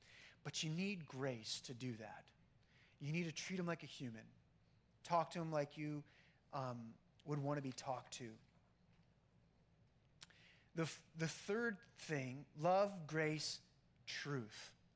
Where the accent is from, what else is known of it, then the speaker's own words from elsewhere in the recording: Pennsylvania, United States; I grew up in Pennsylvania. And I'd be like a deer in the headlights.